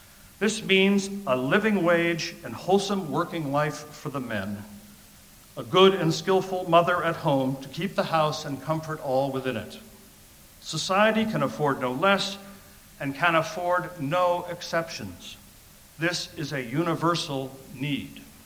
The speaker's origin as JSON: {"language": "English", "town": "Rockford", "region": "Illinois", "country": "United States", "tie": "born or raised there", "said": "actually a daughter of a Republican congressman from my hometown of Rockford, Illinois."}